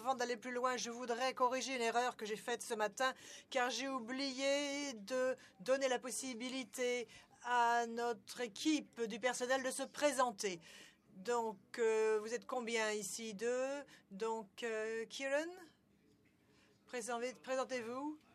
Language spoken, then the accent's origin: French; Argentina; French is a second language; je viens de cette région. Je viens d'Argentine, plus précisément